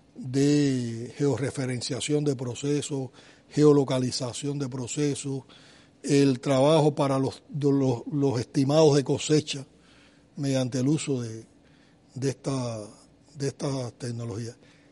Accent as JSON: {"language": "Spanish", "country": "Cuba", "said": "eso es otro de los orgullos que uno siente como cubano"}